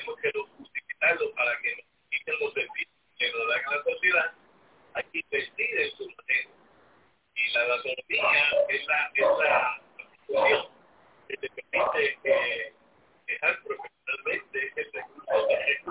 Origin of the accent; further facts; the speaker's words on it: Puerto Rico; yo me crié estudiando en Puerto Rico, en todas las escuelas públicas, la Universidad de Puerto Rico